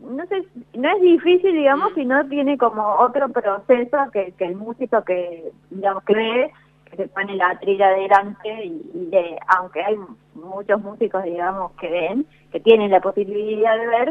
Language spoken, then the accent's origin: Spanish; Córdoba, Argentina; now in Buenos Aires, Argentina; Es más, yo soy cordobesa. Trabajo en Buenos Aires, pero estudié y todo en Córdoba.